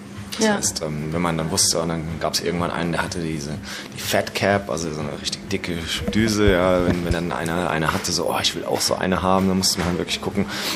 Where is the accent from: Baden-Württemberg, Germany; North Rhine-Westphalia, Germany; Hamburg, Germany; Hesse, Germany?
Hesse, Germany; Frankfurt; Und das war so die Zeit, wo es wirklich anfing in Frankfurt